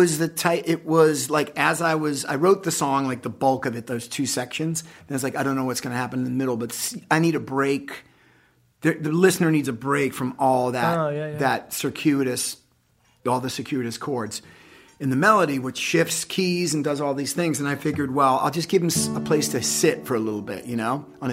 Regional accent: New England, United States; Because we're being from New England, you suck it up and keep going.

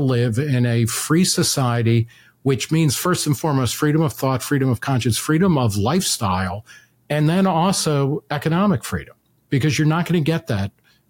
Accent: Brooklyn, New York, United States; born there; I was born in Brooklyn in the 60s, and I've lived here on and off, you know, for a good chunk of my life.

